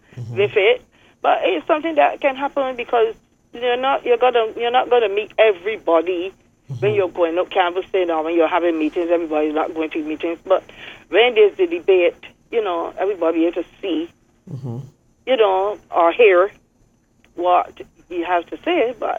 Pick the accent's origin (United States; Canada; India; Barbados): Barbados; Saint George; I'm from St. George too, but I am not from the North.